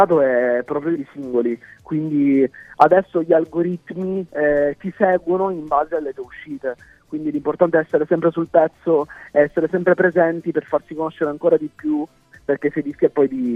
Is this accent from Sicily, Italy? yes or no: yes; Catania, Sicily, Italy; Adesso sono in provincia di Catania, nella mia terra.